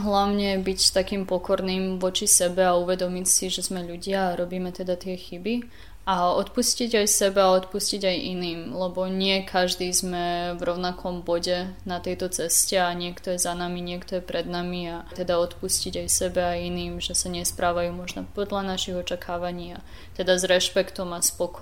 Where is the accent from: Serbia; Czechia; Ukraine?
Serbia; Bački Petrovec, Vojvodina; Aj tým, že som z Petrovca